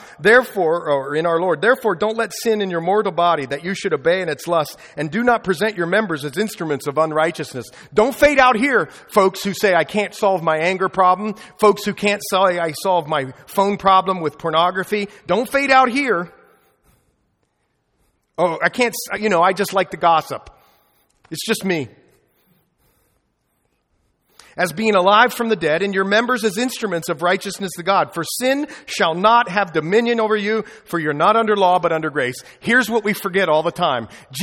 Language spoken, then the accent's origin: English; Ireland; I'm Irish, so I get angry.